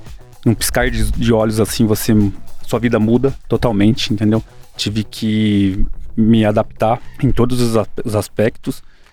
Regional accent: Campinas, São Paulo, Brazil; born there; Eu nasci em Campinas, São Paulo, interior de São Paulo. Eu estou com 43 anos hoje.

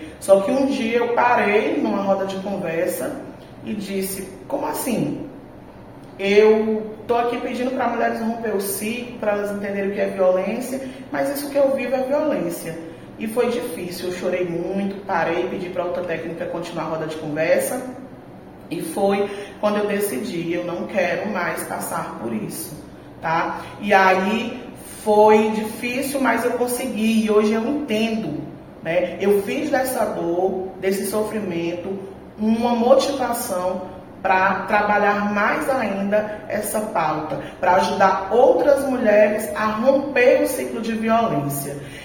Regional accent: Teresina, Piauí, Brazil; tenho 39 anos, sou da cidade de Teresina, no Piauí.

